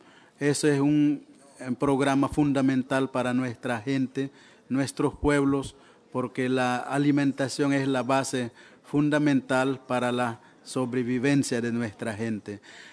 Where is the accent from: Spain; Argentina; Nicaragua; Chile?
Nicaragua; En Nicaragua nosotros hemos avanzado en varios aspectos relacionados a los derechos de los pueblos indígenas.